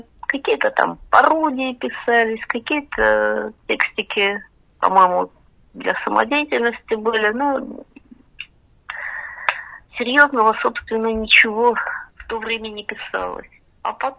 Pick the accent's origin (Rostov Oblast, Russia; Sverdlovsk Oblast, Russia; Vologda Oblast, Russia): Sverdlovsk Oblast, Russia; Yekaterinburg; Я родилась в Свердловске, так с тех пор в Екатеринбурге и живу.